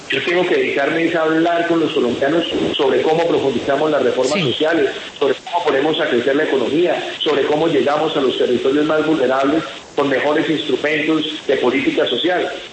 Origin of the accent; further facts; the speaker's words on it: Colombia; nosotros tenemos la obligación, todos como colombianos, de llevar la información veraz.